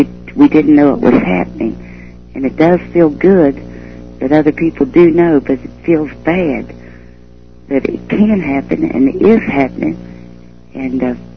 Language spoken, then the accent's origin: English; United States; I'm not an outsider. I'm an American. I'm one of those 50 stars.